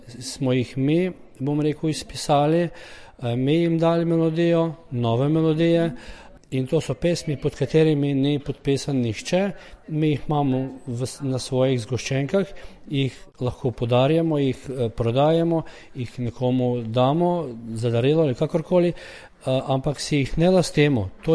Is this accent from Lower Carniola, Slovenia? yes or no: yes; Škocjan, Lower Carniola, Slovenia; z vasi prihajamo iz Škocja na Dolenjskem